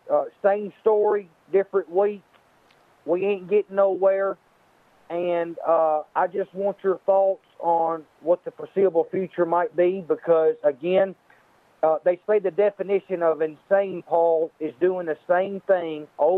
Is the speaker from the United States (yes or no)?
yes; Tennessee, United States; with the state that I live in, even though I'm from Tennessee.